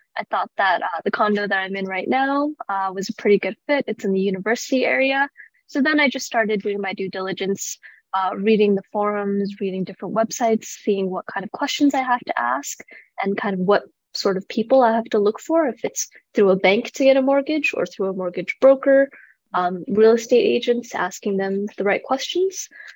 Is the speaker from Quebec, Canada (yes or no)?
no; Vancouver, British Columbia, Canada; now in Calgary, Canada; I'm originally from Vancouver, where kind of buying a home isn't within the realm of possibility, I guess, for someone as young as me.